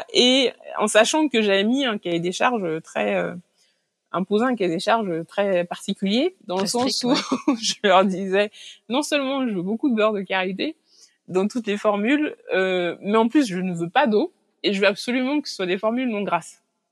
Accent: Benin; ça m'a rappelé mon enfance au Bénin

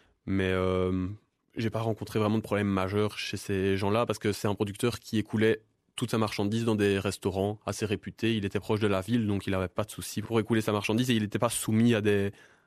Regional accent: Ellezelles, Wallonia, Belgium; Ouais, c'est la ferme de mes parents. J'ai grandi à Elzel et j'y suis toujours et je compte vraiment y rester.

